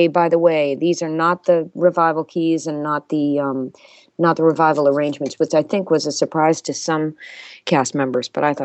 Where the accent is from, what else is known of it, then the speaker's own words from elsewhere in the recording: Nashua, New Hampshire, United States; My parents are from Boston, and I'm from Nashua, New Hampshire.